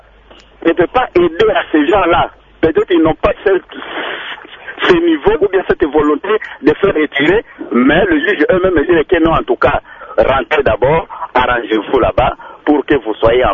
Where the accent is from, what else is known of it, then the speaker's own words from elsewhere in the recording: Bandundu, Kwilu, DR Congo; now in Kasangulu, DR Congo; je suis de Bandundouville, mais à présent, je suis ici à Kasangoulou